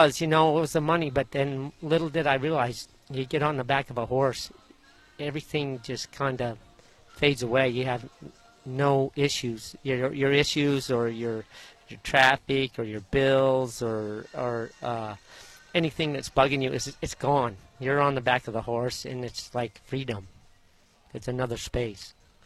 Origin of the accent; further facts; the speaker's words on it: Pocatello, Idaho, United States; born there; I was born in Pocatello, Idaho, and I worked in a bakery as a kid and washed dishes, raced dirt bikes, drag race cars.